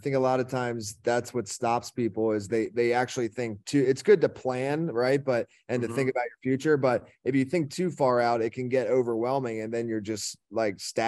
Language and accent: English; Pennsylvania, United States; now in Miami, United States; So my parents, even though we're in Miami most of the time, I grew up in Pennsylvania, like near some farmland.